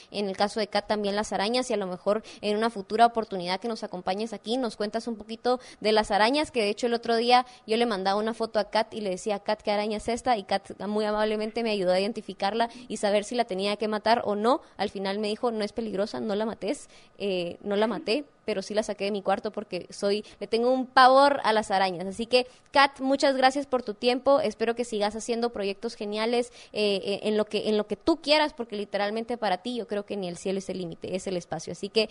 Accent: Guatemala; mi niñez en Guate, en el techo de mi casa

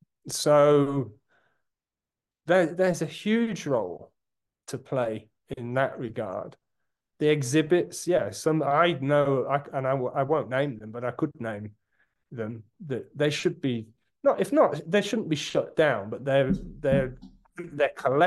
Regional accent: England, United Kingdom; I grew up in England.

